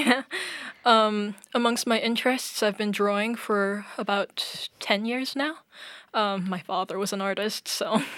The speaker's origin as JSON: {"language": "English", "country": "Malta", "tie": "born or raised there", "said": "Born and raised."}